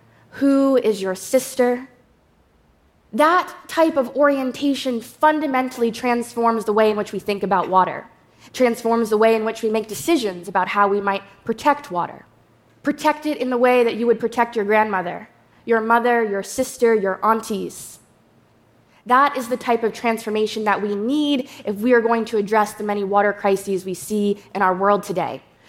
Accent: New York, United States

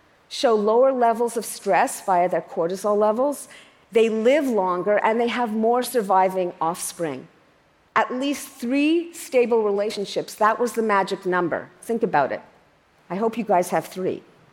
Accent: Canada; to play old-timers hockey, I'm Canadian after all

